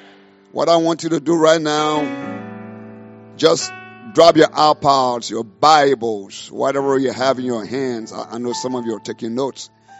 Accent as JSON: {"language": "English", "country": "Liberia", "said": "You know, I'm from Liberia, West Africa. You understand I'm not from here. I don't speak like you all."}